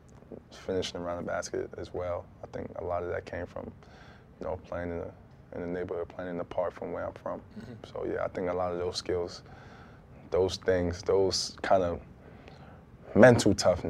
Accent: New York City, New York, United States; growing up in New York, being a New York City kid, you know, knowing the history of the Apollo

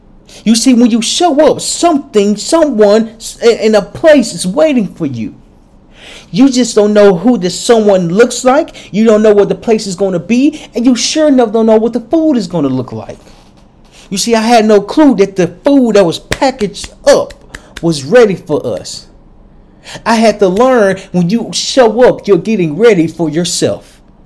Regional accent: Little Rock, Arkansas, United States; And so I'm from Little Rock, Arkansas. Back in Little Rock, Arkansas, we've never had MREs.

